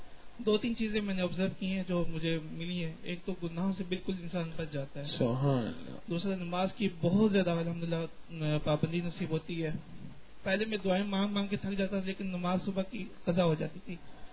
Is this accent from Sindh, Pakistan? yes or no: no; Multan, Punjab, Pakistan; میں ملتان سے تعلق رکھتا ہوں.